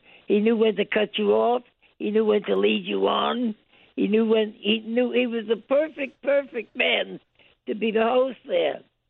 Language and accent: English; United States; First of all, because I'm an American, it's a great honor.